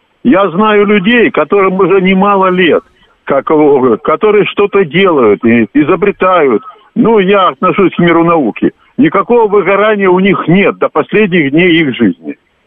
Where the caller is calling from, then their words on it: Moscow, Russia; из Москвы.